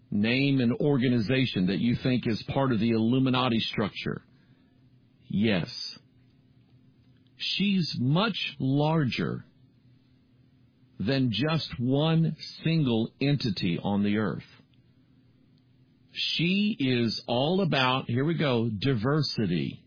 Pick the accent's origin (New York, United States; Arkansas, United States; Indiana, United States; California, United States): Arkansas, United States; I come from Arkansas. I have reason to go back down there to see relatives or to be part of a funeral of dear departed family members.